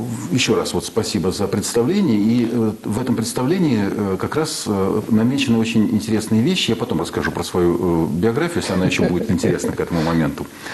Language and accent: Russian; Moscow, Russia; Так как я москвич, то и в Когалым я поехал добровольно. После института и отслужив в армии, мне не захотелось сидеть в Москве